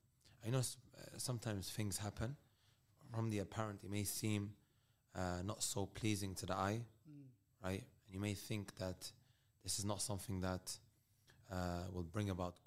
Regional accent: United Kingdom; also born or lived in Netherlands; And I think from the age of 7, we've been in the UK.

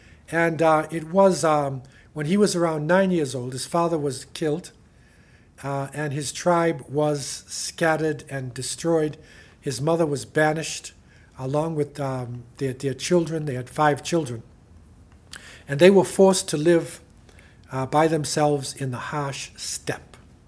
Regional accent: United States; So Hun is so serious that I know in American English, and because I was raised in America, Hun is being used.

